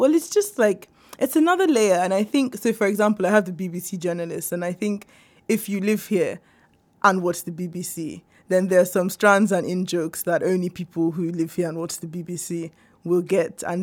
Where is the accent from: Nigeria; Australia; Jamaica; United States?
Nigeria; I grew up in Nigeria. I knew about the Second World War.